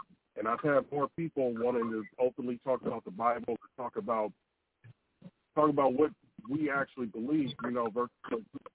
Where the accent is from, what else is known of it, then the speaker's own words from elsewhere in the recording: California, United States; Yeah, I'm from California, so I like pot liquor style greens too